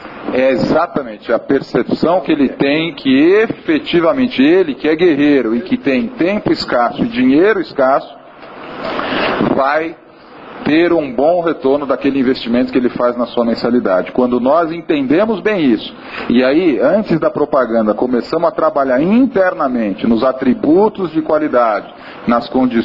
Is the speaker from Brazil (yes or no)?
yes; Brazil; Então, aí somos nós, brasileiros, inspirando Colômbia